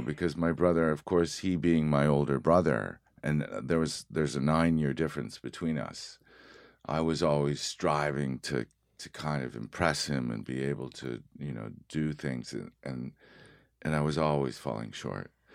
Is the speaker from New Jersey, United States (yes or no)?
no; Haverhill, Massachusetts, United States; born there; New England. I was born in Massachusetts. I was born in Haverhill, Massachusetts, in Hale Hospital, the same hospital that the writer H.P. Lovecraft was born in as well.